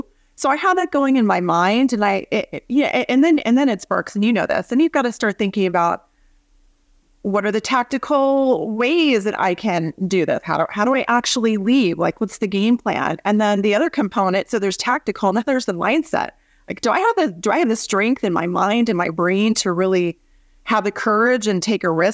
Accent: Sacramento, California, United States; now in Los Angeles, United States; But I'm a California girl. I grew up in Sacramento. And then I went to San Diego for college.

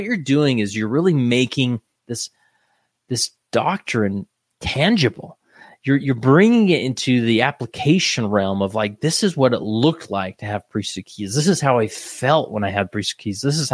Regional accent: Utah, United States; I love telling people, I was born and raised in Utah.

